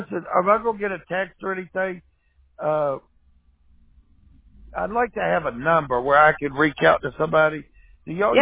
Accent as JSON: {"language": "English", "region": "West Virginia", "country": "United States", "said": "No, I'm from West Virginia originally."}